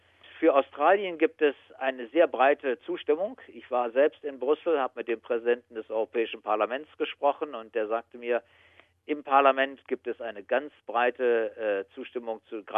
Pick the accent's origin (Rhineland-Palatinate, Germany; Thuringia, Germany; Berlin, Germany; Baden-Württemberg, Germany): Rhineland-Palatinate, Germany; moved away; also born or lived in Bavaria; Aber bin groß geworden in der Pfalz und dort auch mein Abitur abgelegt. Und das ist, würde ich so als meine Heimat in Deutschland betrachten.